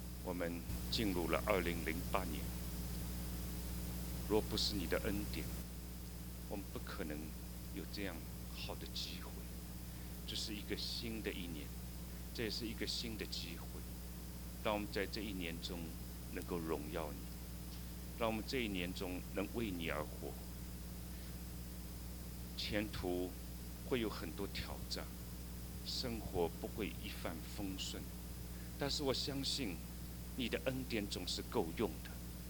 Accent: China; 我们中国人过新年是最快乐的时候

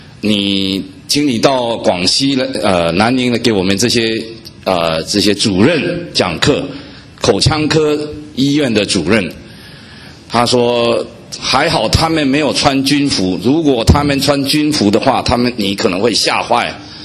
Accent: United States; moved away as an adult; also born or lived in Taiwan; now in Beijing, China; 我是台湾出生，美国长大，中国工作，跟你们刚好相反哈。这个十几年前神呼召我到中国去当医生哈。

